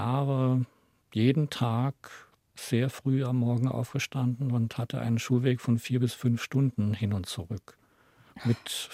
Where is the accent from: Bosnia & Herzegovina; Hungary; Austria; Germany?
Germany; Baden-Württemberg; da ich in Schwaben aufgewachsen bin auf der Ostalb, bin ich natürlich auch fließend Schwäbisch aufgewachsen. Und die dritte Sprache war für mich Hochdeutsch.